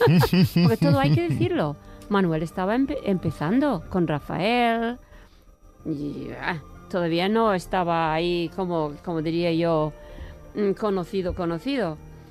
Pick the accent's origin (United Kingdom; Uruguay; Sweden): United Kingdom; England; Bueno, soy inglesa, de madre española.